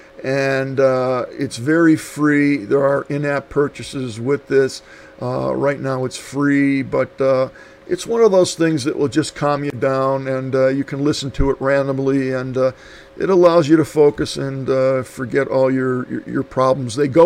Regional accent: Scranton, Pennsylvania, United States; born there; I was born in Scranton, Pennsylvania

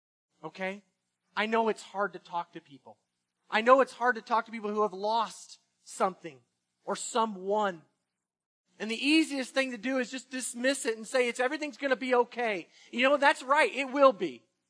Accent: the South, United States; Now, I grew up in the South, and even as Zach's talking, he's using the y'alls already. But, you know, I lived in the South

